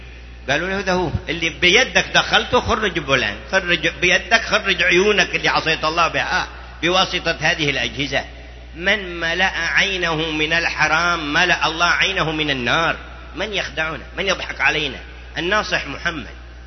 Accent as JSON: {"language": "Arabic", "country": "Yemen", "said": "كان بعضهم في بعض القرى عندنا في اليمن أول ما ظهرت التلفزيونات"}